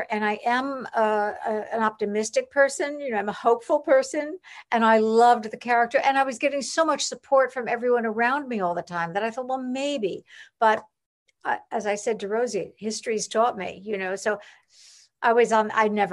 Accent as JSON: {"language": "English", "town": "Long Island", "region": "New York", "country": "United States", "tie": "born or raised there", "said": "Also, I grew up in New York. I mean, on Long Island, but in New York."}